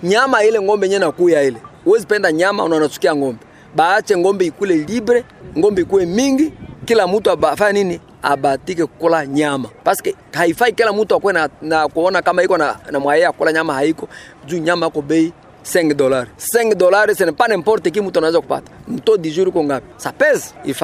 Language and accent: Swahili; Tanzania; Mimi natoka mimi Tanzania.